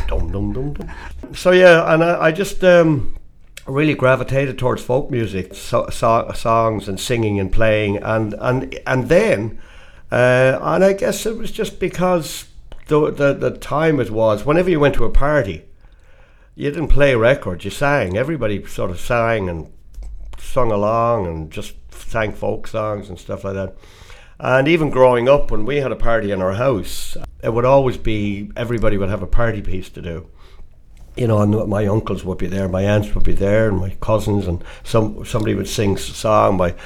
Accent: Dublin, Leinster, Ireland; I was born in Dublin back in 1947. Grew up with five siblings.

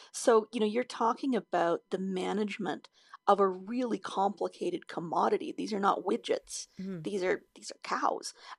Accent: Edmonton, Alberta, Canada; when I was a kid growing up in Edmonton

